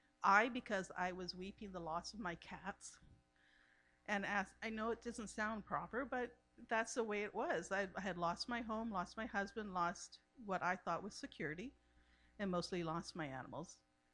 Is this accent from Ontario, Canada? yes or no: no; Burnaby, British Columbia, Canada; also born or lived in Vancouver; I was born in Vancouver and raised in South Burnaby.